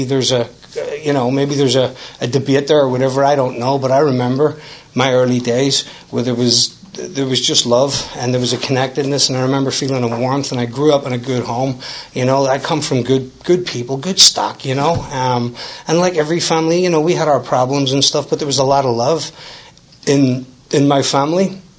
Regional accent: Belfast, Northern Ireland, United Kingdom; now in United States; I grew up in West Belfast. You know, you probably figured out already, I'm not from around here, you know. I'm not from this zip code, and there's geographics in my story, you know.

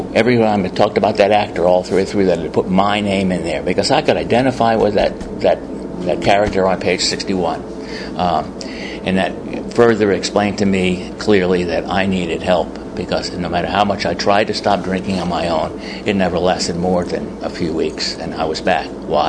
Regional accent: Staten Island, New York, United States; Growing up on Staten Island, I'm the youngest of six in my family, only alcoholic in the family.

